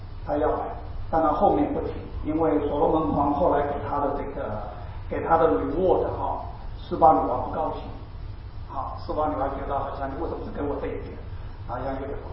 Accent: China; 我们中国人最喜欢什么？使我们的日子长久，长寿嘛，对不对？我们中国人喜不喜欢长寿？

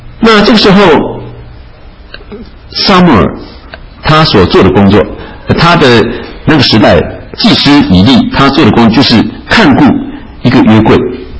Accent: China; 那这个对以色列人来讲就像我们中国人一样的，我们中国人做的是说有一个夫人一直都没有孩子的话，我们总是觉得好像少了一样东西。

